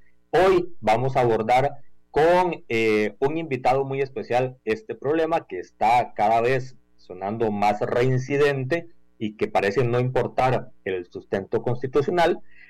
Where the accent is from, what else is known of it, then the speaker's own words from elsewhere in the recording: Costa Rica; de nuestro quehacer nacional, de nuestra identidad como costarricenses